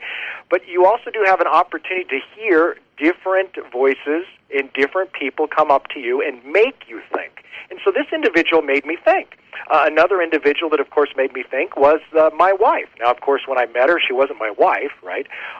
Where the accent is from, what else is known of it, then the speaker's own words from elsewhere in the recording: Los Alamos, New Mexico, United States; Ironically, I grew up here in Los Alamos, New Mexico. I kid you not. I grew up in Los Alamos, New Mexico, Roman Catholic. I graduated from high school here in Los Alamos, Roman Catholic